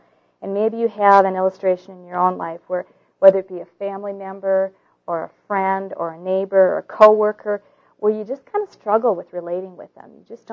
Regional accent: Minneapolis, Minnesota, United States; Now, as many of you know, since we're both from Minneapolis, the Twins were the world champions.

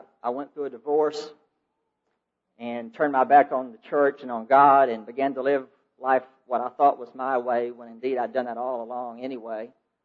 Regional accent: Dallas, Texas, United States; You know, I'm from Dallas, Texas. It's flat.

